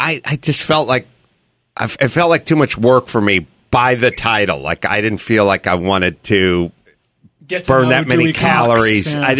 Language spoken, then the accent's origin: English; North Hollywood, California, United States; yet I'm an imbecile from North Hollywood